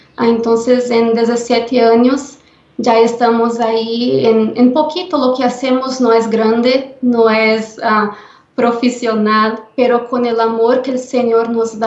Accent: Paraguay; yo soy de Paraguay.

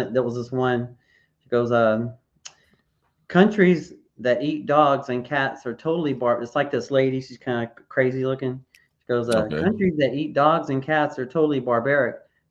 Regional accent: United States; because you know I'm an American, obviously, and I'm very patriotic. I love our country

